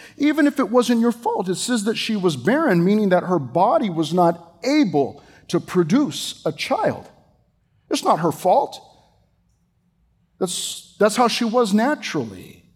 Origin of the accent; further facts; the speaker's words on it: United States; Yes, I'm American, but I don't watch any other sports.